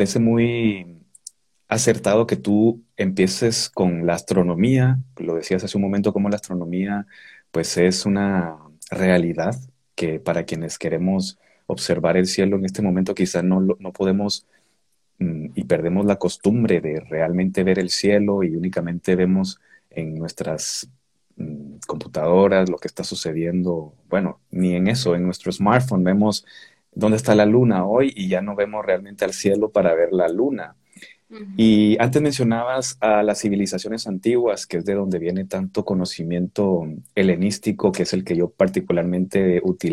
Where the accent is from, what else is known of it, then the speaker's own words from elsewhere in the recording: Guatemala; born there; Yo nací en Guatemala.